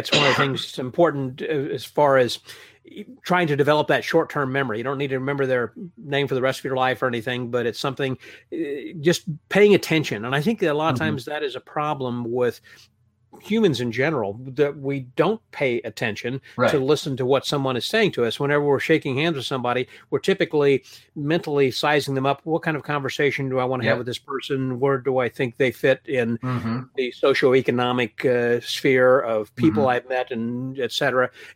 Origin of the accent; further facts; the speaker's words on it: Illinois, United States; I'm not from Scotland, but I think you'd like the land where I'm from, which is actually from Illinois.